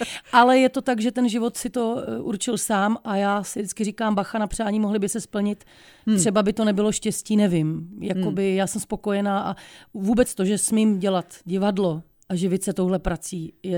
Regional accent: Liberec, Liberec Region, Czechia; A já jsem z Liberce

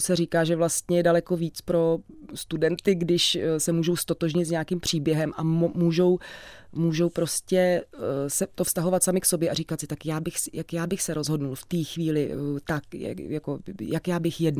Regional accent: Sudetenland, Czechia; protože jsem ze Sudet

